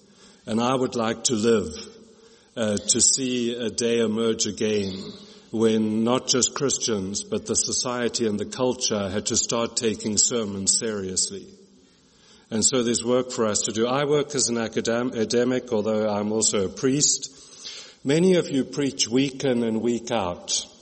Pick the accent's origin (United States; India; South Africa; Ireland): South Africa; I grew up in South Africa, was ordained in the Church of England in South Africa, which I still am officially ordained there